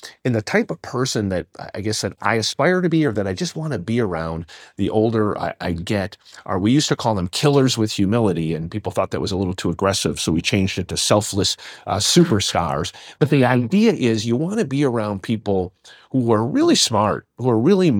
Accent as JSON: {"language": "English", "town": "Oshkosh", "region": "Wisconsin", "country": "United States", "tie": "born there", "said": "I was born in Wisconsin in Oshkosh"}